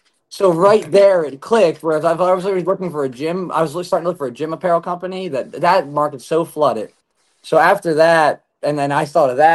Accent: Philadelphia, Pennsylvania, United States; we're from Philadelphia, so we're producing a lot of clothes

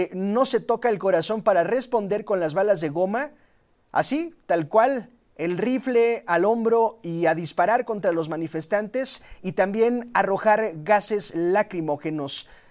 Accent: Mexico; Y ya sabe usted cómo somos los mexicanos que gustamos del fútbol

